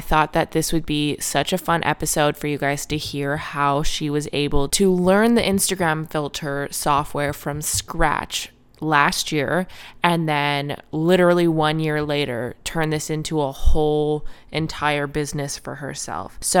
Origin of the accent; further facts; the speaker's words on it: Ohio, United States; moved away as an adult; now in Los Angeles, United States; So I'm from Ohio, but I moved here when I was 18 to go to the Fashion Institute for Design Merchandise in Los Angeles.